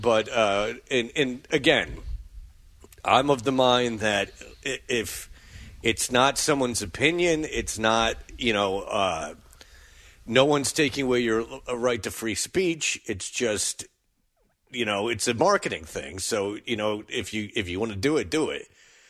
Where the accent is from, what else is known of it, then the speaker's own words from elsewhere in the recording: United Kingdom; I'm a British white guy, a British Irish white guy.